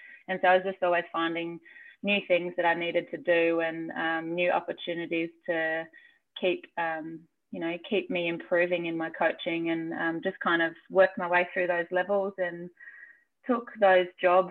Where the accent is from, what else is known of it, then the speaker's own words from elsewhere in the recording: Umina, New South Wales, Australia; Well, I grew up in a place called Yumina, which is on the central coast of New South Wales, about an hour-ish north of Sydney